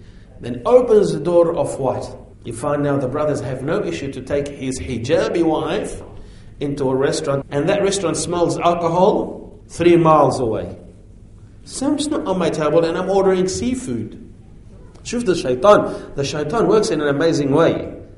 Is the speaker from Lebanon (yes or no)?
yes; Lebanon; when we grew up in Lebanon, that the neighbors borrow this